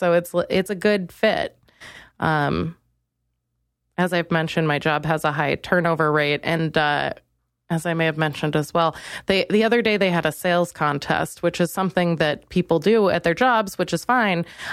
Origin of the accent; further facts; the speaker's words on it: Minnesota, United States; I'm from Minnesota. We're passive aggressive. We're very nice.